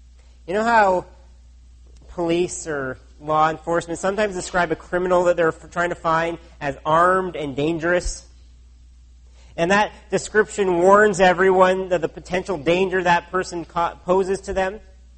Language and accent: English; California, United States; now in Canada; But where I grew up in California, there was literally a fire season.